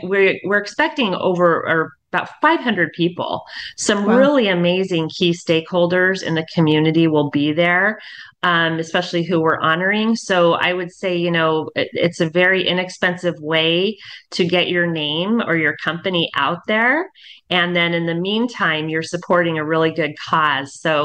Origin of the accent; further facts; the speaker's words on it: West Coast, United States; I'm from the West Coast and I never even heard of that rule until my roommate, I went to UNLV for hospitality, when my roommate, who was from Ohio, told me that.